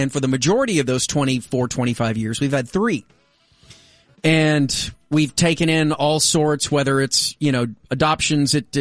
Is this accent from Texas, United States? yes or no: yes; Arlington, Texas, United States; a couple of my buddies from Lake Highlands were there. And one of my friends that I grew up with in Arlington was there.